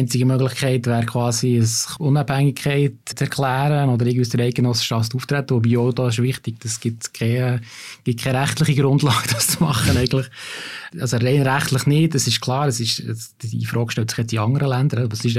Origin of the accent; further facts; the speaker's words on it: Bern, Switzerland; das ist für mich als Berner ein bisschen peinlicher Entscheid.